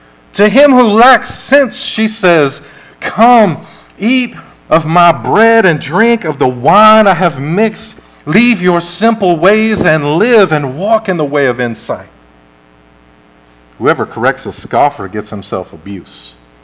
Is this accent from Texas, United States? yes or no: no; Memphis, Tennessee, United States; You know, I grew up in Memphis. If you grew up in Memphis, you call it M-Town, or you call it the Memphis 10.